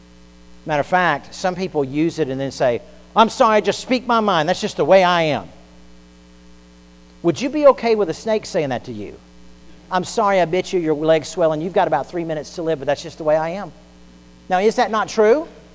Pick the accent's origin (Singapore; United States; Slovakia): United States; Florida; I grew up in South Florida. I've known grown men to blow holes in the bottom of boats trying to kill water moccasins that will jump in a boat.